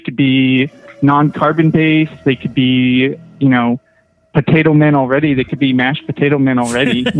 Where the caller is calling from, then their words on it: Fortuna, California, United States; I'm calling from Northern California, Fortuna, land of the El Nasties.